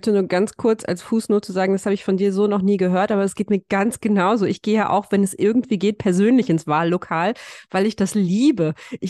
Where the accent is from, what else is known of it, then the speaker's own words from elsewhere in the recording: North Rhine-Westphalia, Germany; Und ich bin im Ruhrgebiet groß geworden. Da wächst man auch unter der roten Fahne auf.